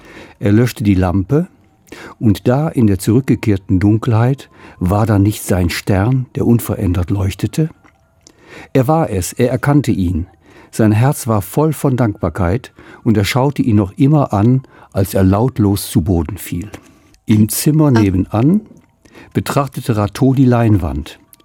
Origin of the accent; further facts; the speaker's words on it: Oberhausen, North Rhine-Westphalia, Germany; unsere Mitgliedschaft in der katholischen Jugend in meiner Heimatstadt Oberhausen